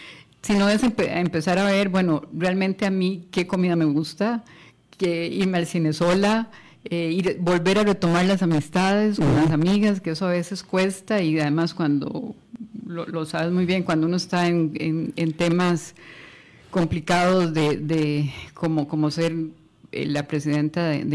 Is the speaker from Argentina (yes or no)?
no; Escazú, San José, Costa Rica; moved away; also born or lived in Bolivia; en Escazú, nosotros, uh-huh, somos brujos, uh-huh, en Escazú. Ahí crecimos, estudié en el Colegio del Pilar